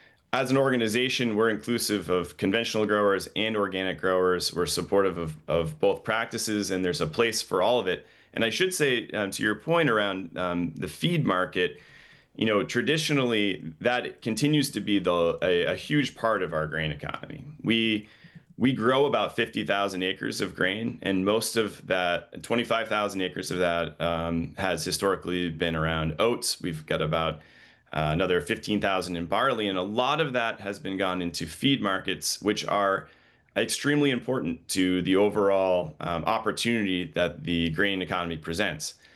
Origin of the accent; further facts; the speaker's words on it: Caribou, Maine, United States; I grew up in Caribou, so I'm from the county, and we would sell a lot of what we were doing in Southern Maine and in the greater Boston area.